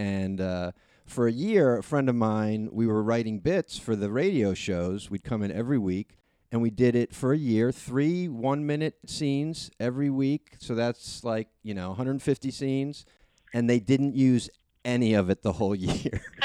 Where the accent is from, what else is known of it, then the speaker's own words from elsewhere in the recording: New York City, New York, United States; now in Chicago, United States; And I, even though I'm a New Yorker, consider myself, for all cultural purposes, except for my sarcasm, to be a Chicagoan.